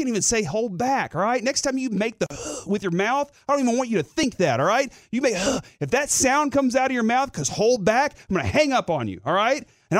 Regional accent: Dallas, Texas, United States; An excited hometown product of the DFW area. I grew up in East Dallas.

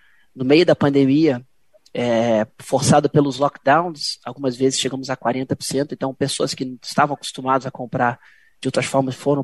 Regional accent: Rio de Janeiro, Brazil; now in São Paulo, Brazil; como carioca que mora em São Paulo

